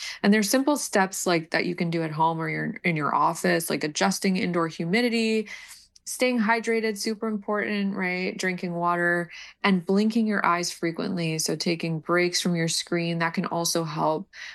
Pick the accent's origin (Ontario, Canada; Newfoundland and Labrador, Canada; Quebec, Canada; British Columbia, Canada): Quebec, Canada; Montreal; I am. Yes, I am from Montreal.